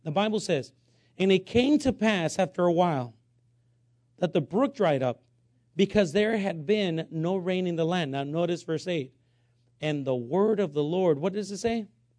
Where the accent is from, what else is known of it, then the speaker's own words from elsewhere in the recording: West Coast, United States; and I'm sorry to say he was from West Coast because I'm from West Coast